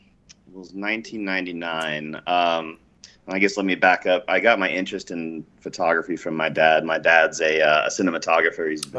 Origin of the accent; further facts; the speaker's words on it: Colorado, United States; now in Illinois, United States; You know, I grew up in Colorado, and now they live in Crystal Lake, Illinois, which is kind of right near me.